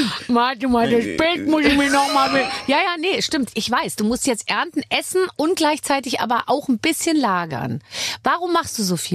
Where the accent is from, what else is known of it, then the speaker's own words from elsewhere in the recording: Munich, Bavaria, Germany; now in Berlin, Germany; Weil du wohnst ja in meiner Heimatstadt München.